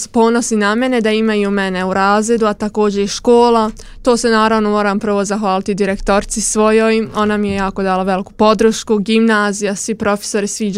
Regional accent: Japan; also born or lived in China; ja sam rođena u Japanu.

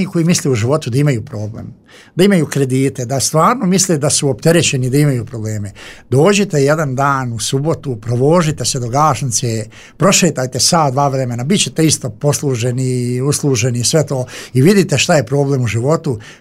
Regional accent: Gradiška, Republika Srpska, Bosnia & Herzegovina; dolazim iz Gradiške, Lijevča, Polja, Potkozara, a tamo žive najbolji ljudi.

